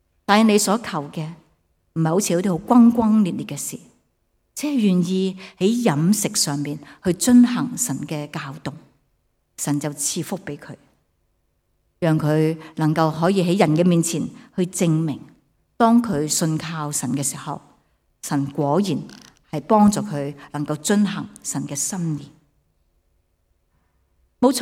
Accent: Hong Kong

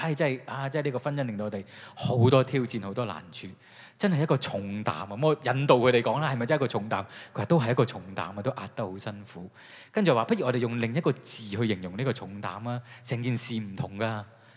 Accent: China; 我哋中國人有句説話話咩咧

